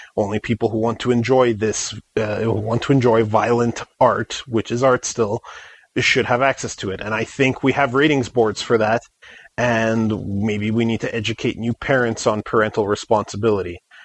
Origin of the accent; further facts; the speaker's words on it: Canada; And I'm a Canadian, so I can't really affect anything from up here.